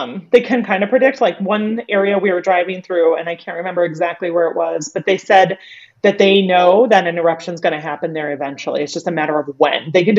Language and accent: English; Minnesota, United States; I was raised in Minnesota where spam's also a thing.